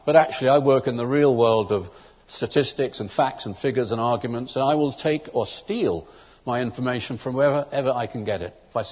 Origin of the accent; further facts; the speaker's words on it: London, United Kingdom; I come from London.